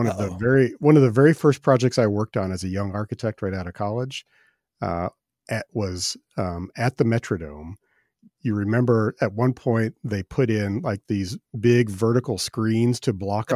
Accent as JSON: {"language": "English", "town": "Albert Lea", "region": "Minnesota", "country": "United States", "tie": "born or raised there", "said": "when I was a little kid growing up in Albert Lee"}